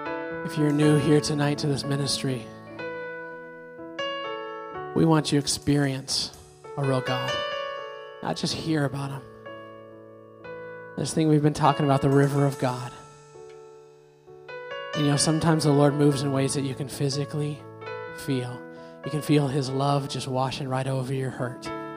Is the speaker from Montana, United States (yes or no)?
yes; Montana, United States; I grew up in Montana.